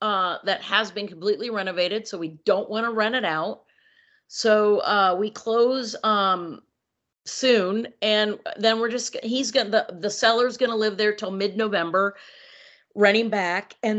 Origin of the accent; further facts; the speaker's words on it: Cincinnati, Ohio, United States; now in California, United States; And I'm from the Midwest too, Cincinnati.